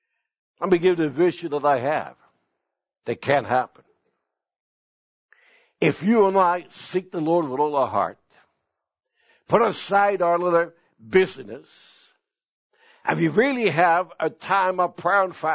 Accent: Sweden; It happened in my hometown in Sweden.

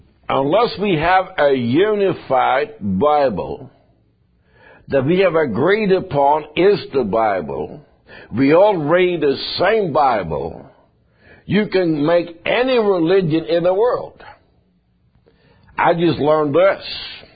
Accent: Sweden; I was born in Sweden, and when I grew up, we drove on the left side. That's how I grew up.

